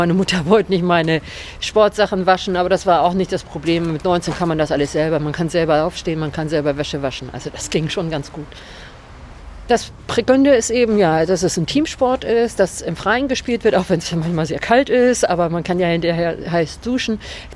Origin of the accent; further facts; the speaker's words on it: Hamburg, Germany; born there; Ich bin in Hamburg geboren